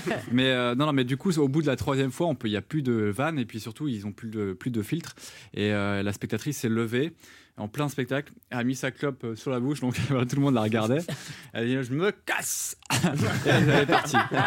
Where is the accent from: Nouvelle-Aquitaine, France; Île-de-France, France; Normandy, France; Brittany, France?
Brittany, France; Saint-Brieuc; je suis de Saint-Brieuc